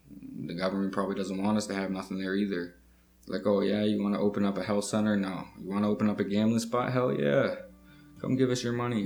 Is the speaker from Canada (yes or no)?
yes; Indian Brook, Nova Scotia, Canada; now in Toronto, Canada; I'm 23 years old, born on March 23rd, 1992. I'm originally from Indian Brook. My mom moved us off the reserve up to Ontario, where I lived in Toronto.